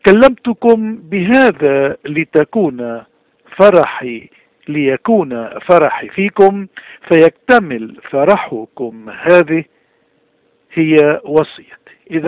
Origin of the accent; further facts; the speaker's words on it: Lebanon; كلبنانيين عايشين ببلاد الاغتراب، المطلوب منا مثل ما المطلوب من اللبناني وين ما كان موجود